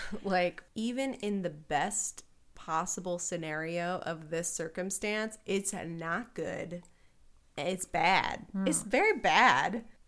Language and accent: English; Midwest, United States; accent: Midwestern; Like, the way that I said it just now with, like, my Midwestern accent?